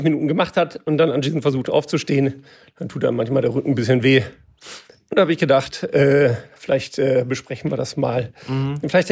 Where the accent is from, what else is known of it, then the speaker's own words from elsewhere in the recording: Coesfeld, North Rhine-Westphalia, Germany; Ich komme aus Coesfeld im Münsterland. Das ist so nördlich vom Ruhrgebiet.